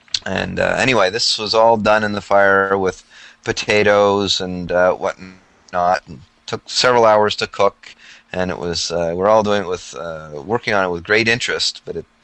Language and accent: English; Canada; myself and my wife, being Canadian, our Thanksgiving is somewhat earlier than the American Thanksgiving.